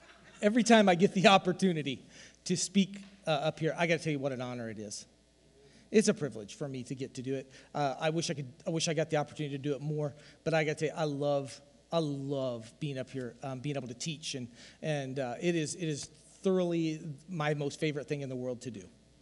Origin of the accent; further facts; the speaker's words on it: Iowa, United States; I'm from Southeast Iowa, which is just about being a hillbilly.